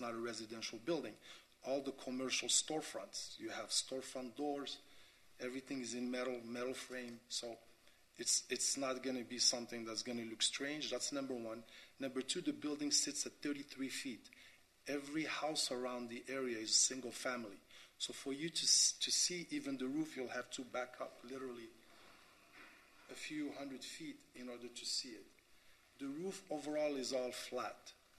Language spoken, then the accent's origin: English; Miami, Florida, United States; I grew up in Miami. I went to high school in Miami and college.